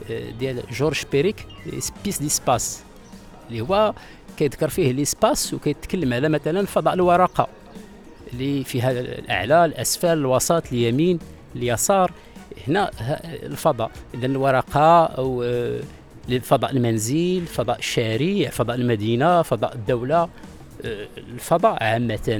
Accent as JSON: {"language": "Arabic", "country": "Morocco", "said": "جميع ألوان التراب اللي احنا كمغاربة، المغاربة العلاقة ديالنا مع الأرض مع المحيط الطبيعي"}